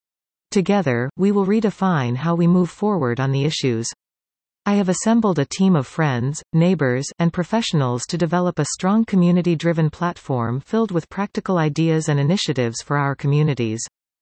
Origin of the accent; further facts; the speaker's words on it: Richmond, British Columbia, Canada; moved away as an adult; now in Guelph, Canada; Born and raised in Richmond, BC, I came to Guelph on my own 7 years ago to study at the university. I have since called Guelph home.